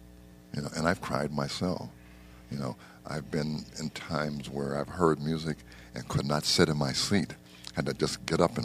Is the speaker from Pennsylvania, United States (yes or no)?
yes; Coraopolis, Pennsylvania, United States; And I was born in Coyopolis, Pennsylvania. If you've ever flown out of the greater Pittsburgh airport, it's on the outskirts of Coyopolis, and it's a little town, population about 6,000, and I grew up there